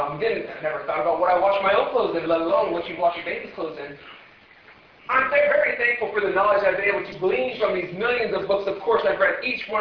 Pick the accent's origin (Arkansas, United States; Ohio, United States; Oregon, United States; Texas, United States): Ohio, United States; Growing up in Yankee Land in Ohio, I didn't even see this kind of snow there.